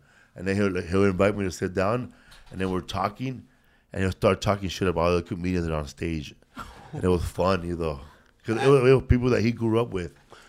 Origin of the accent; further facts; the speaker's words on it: Los Angeles, California, United States; I grew up in Boyle Heights, Aliso Village.